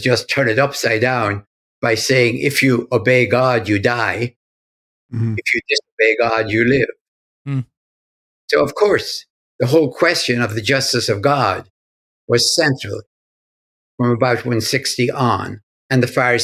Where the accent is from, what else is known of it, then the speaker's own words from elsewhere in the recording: Ulster, Ireland; I grew up in Donegal